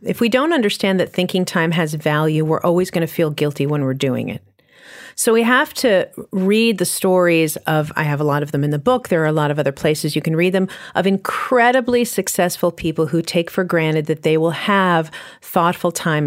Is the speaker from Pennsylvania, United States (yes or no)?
no; New York City, New York, United States; I'm from New York City too, and you can be on the train